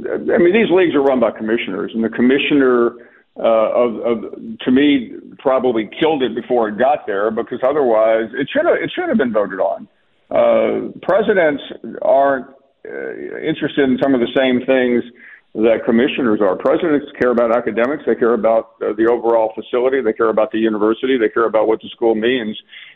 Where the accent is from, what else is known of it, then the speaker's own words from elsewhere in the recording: Memphis, Tennessee, United States; moved away; I'm from Memphis. I haven't lived in Memphis for 50 years